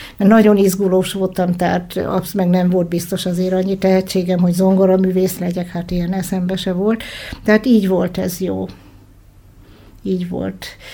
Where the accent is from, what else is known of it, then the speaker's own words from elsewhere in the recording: Hungary; Mi magyarok vagyunk, és itthon akarunk élni. Ez 72-ben volt, amikor nem volt olyan nagyon könnyű a helyzet itthon Magyarországon.